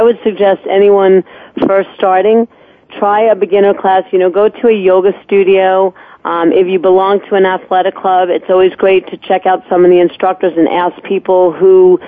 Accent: New York, United States; I know that because I'm from New York myself.

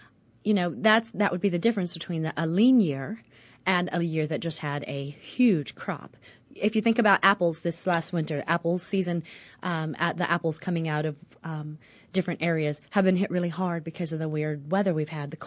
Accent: Midwest, United States; we used to plant tomatoes when I grew up in the Midwest.

